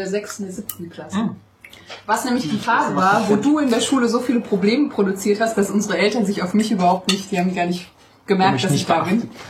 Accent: Bavaria, Germany; Wir kommen aber aus dem Polizeistaat Bayern.

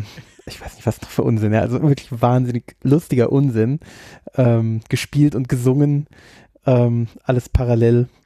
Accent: Germany; aber wir sind halt Deutsche, wir haben halt keinen Humor, gell?

